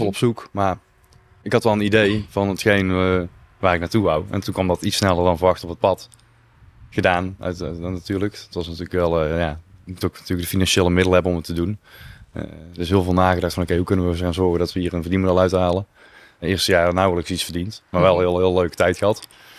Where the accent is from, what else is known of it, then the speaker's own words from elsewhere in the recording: Hilvarenbeek, North Brabant, Netherlands; Ja, en ik kom hier uit het dorp. Ik kom uit Hilvarenbeek.